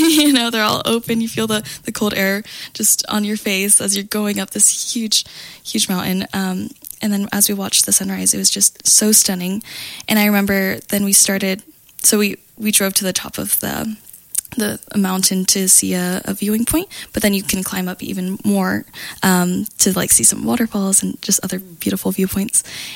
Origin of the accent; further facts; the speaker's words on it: Spokane, Washington, United States; Yeah, I was born and raised here in Spokane, Washington. So this was the only home I knew for so long.